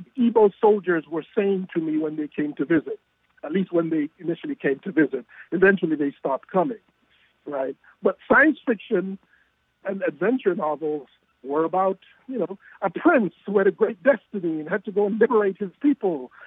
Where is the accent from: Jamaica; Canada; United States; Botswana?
Jamaica; I grew up in Jamaica, in a country that was discovering its own black pride through reggae and Rastafarianism.